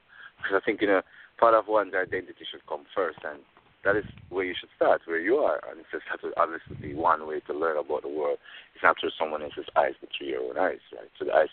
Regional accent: Jamaica; growing up in Jamaica

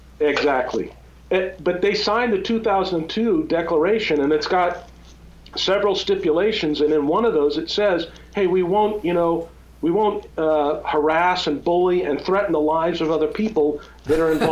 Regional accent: California, United States; now in New York, United States; I'm from California. Watch it.

